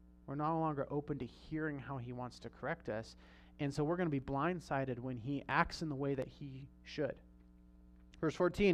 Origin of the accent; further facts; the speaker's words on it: Hanford, California, United States; my wife and I, we grew up in Hanford, which is near Fresno, so it's about 2.5 hours away.